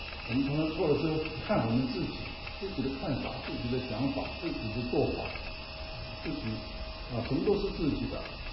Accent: China; 我们中国人也知道过年的时候，大家是很兴奋的过年

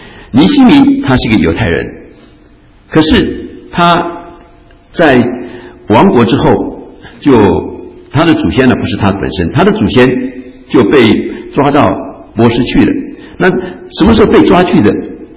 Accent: China; now in United States; 我们虽然在美国，觉得我们身体什么事情都很好，可是我们时时刻刻想到我们是中国人

